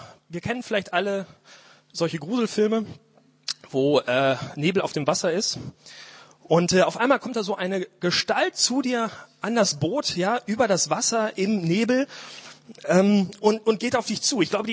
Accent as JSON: {"language": "German", "town": "Bünde", "region": "North Rhine-Westphalia", "country": "Germany", "tie": "born or raised there", "said": "Ich bin in Bünde aufgewachsen, Nordrhein-Westfalen, mal Bielefeld."}